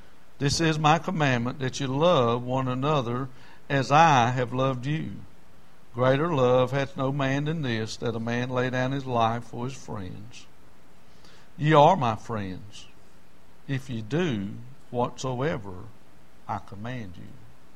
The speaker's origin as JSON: {"language": "English", "town": "Lancaster", "region": "South Carolina", "country": "United States", "said": "I'm from Lancaster. I was educated in South Carolina schools."}